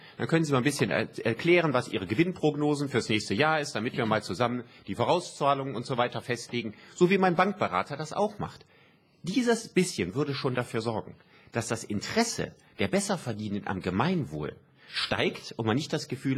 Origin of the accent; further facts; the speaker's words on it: Solingen, North Rhine-Westphalia, Germany; Meine Heimatstadt Solingen